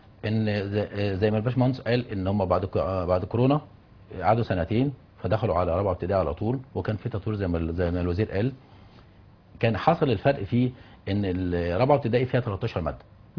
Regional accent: Egypt; انت ليه تجيبه من اليابان اللي هي كوكب لوحده تطبقه عندنا في مصر؟

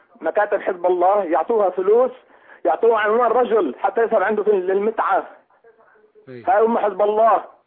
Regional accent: Sidon, South Governorate, Lebanon; حتى يا شيخنا في عندنا في صيدا في لبنان

